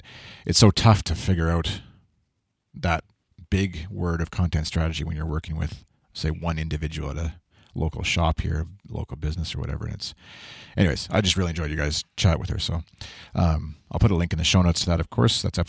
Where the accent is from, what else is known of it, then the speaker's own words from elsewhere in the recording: Canada; Well, I think especially I'm Canadian. I'm mm-hmm. from Canada.